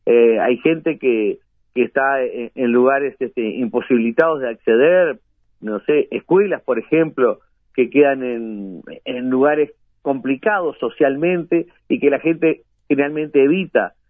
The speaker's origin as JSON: {"language": "Spanish", "region": "Tacuarembó", "country": "Uruguay", "tie": "born there", "said": "yo nací en Tacuarembó y se hablaba misturado, o sea, yo mi familia no acostumbraba a hablar el portuñol."}